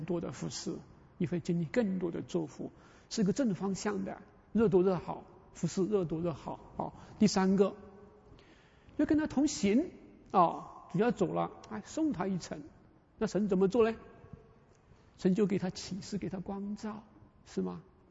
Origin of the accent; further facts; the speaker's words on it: China; 哦，从这里亚伯拉罕就有点像这个得寸进尺的人了，像我们中国人啊。